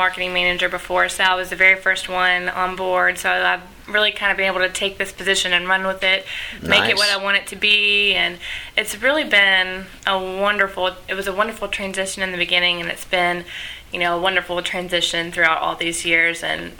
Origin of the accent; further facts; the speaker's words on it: Memphis, Tennessee, United States; born and raised in Memphis, and started out actually at Varsity Spirit Corporation.